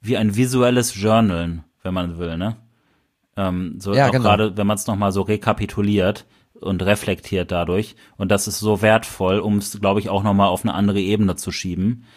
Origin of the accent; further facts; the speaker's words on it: Bielefeld, North Rhine-Westphalia, Germany; Ach ja, wir kommen aus Bielefeld.